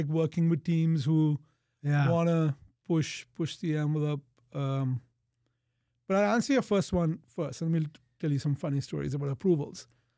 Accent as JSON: {"language": "English", "country": "India", "tie": "born or raised there", "said": "growing up in India, you know, even in the 70s or 80s, your choices of entertainment were pretty limited."}